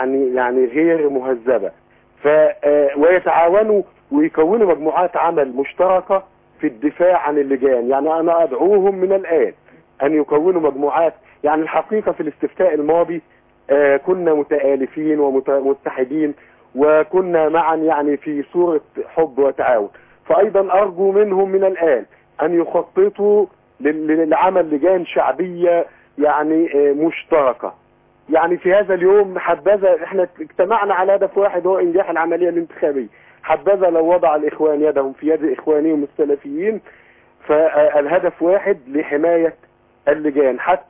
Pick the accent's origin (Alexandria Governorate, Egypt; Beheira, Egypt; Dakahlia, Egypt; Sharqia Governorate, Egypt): Sharqia Governorate, Egypt; في محافظة شرقية، وأنا شرقاوي وأعرفه جيدا.